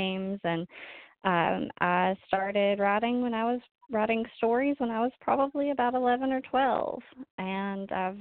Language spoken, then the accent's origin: English; Pownall, Virginia, United States; Well, you know, I grew up here in Pownall, Virginia, and there's, you know, so many stories and old wives' tales